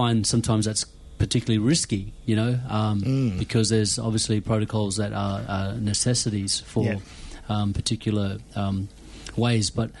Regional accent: Western Australia, Australia; I'm brought up from the Kimberleys, and I was brought up with, I guess, a lot of knowledge in regards to ceremony.

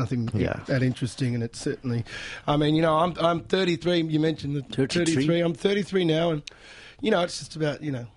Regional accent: Ireland; my father's Irish, and I'm Irish

